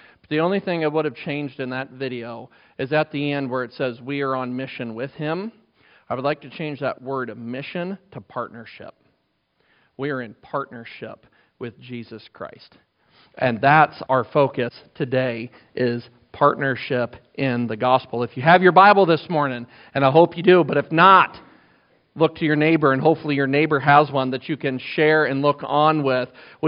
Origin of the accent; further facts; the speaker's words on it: New Sharon, Iowa, United States; As soon as I said, we're from New Sharon, and it's by, and he's like, no way! And so, you can't leave Iowa without meeting somebody from Iowa, I'm convinced.